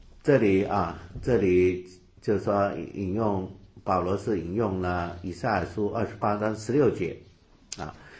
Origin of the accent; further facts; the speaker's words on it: China; 我们中国人看起来就跟美国人看起来不一样啊